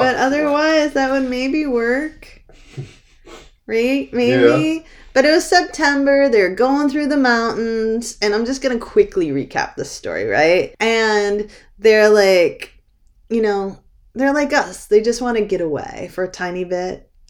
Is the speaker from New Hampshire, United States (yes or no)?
yes; New Hampshire, United States; If you've ever traveled up there, and I'm from New Hampshire, and I know, it's dark, dark, dark.